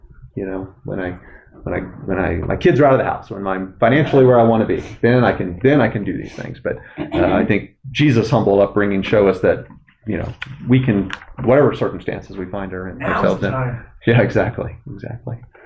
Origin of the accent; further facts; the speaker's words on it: Deep South, United States; You know, I'm from the Deep South, and sometimes people, you know, dump on Southerners and think we're hicks.